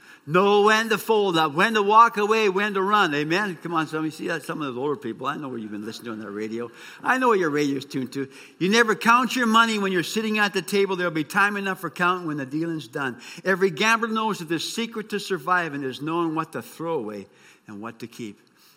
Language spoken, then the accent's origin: English; Geraldton, Western Australia, Australia; I used to come back to Geraldton, my hometown, and I was all over the world